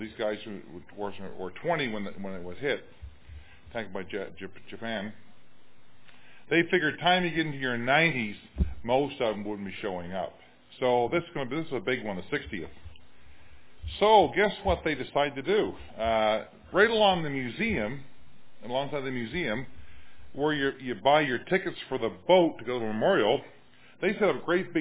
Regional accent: Canada; I'm a Canadian, but I get choked up. I'm a Moody grad from Chicago, so I spent 5 years in America getting an education, so I'm part American, I guess

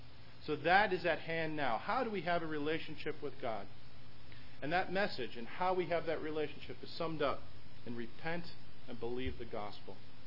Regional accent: Rochester, New York, United States; I'm from Rochester, New York.

